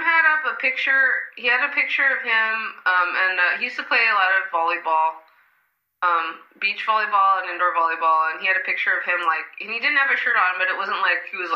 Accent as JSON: {"language": "English", "town": "Whittier", "region": "California", "country": "United States", "tie": "born or raised there", "said": "I was living in Whittier, California, which is where was my hometown, and I lived there pretty much most of my adult life."}